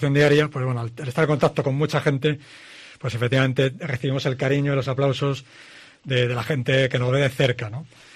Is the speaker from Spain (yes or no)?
yes; Ourense, Galicia, Spain; now in León, Spain; Yo soy gallego, soy de Orense. Soy de Orense, lo que pasa que, bueno, hace muchos años que no vivo allí.